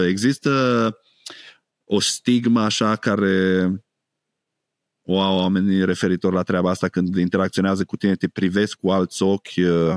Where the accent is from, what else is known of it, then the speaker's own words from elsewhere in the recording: Romania; crescând în România, am crescut într-o societate în care alcoolul este viața și viața e alcool.